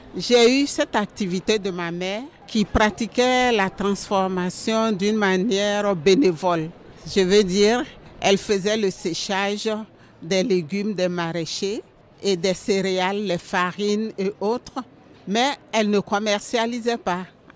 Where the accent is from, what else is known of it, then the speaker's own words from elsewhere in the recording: Côte d’Ivoire; je viens de la Côte d'Ivoire.